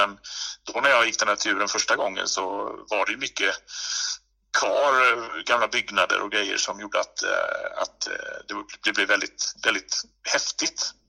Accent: Gothenburg, Västra Götaland County, Sweden; born there; som göteborgare. Jag är ju född i Göteborg

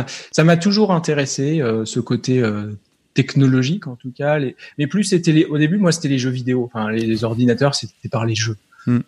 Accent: Nancy, Grand Est, France; Non, on est du nord-est, à Nancy, plus exactement. Ouais. Donc un petit peu loin des montagnes, bien qu'il y ait les Vosges pas très loin.

